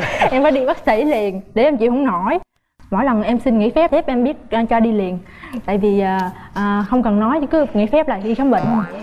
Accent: Tiền Giang, Vietnam; Dạ, dạ đúng rồi, em đến từ Tiền Giang.

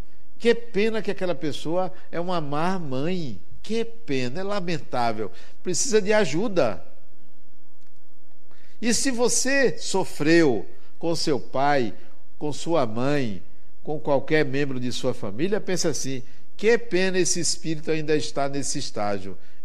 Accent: Brazil; Eu venho do Brasil e onde eu moro é muito quente.

